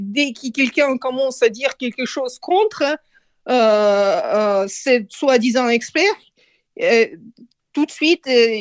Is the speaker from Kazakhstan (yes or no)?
yes; Almaty, Kazakhstan; j'ai grandi en Almaty, près des montagnes de Tian Shan, donc je suis habituée des montagnes.